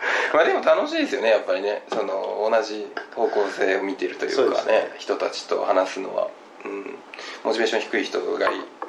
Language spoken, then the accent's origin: Japanese; Saitama, Japan; まあ東京じゃないで僕埼玉ですけど、でもでそこまで田舎じゃなかったんで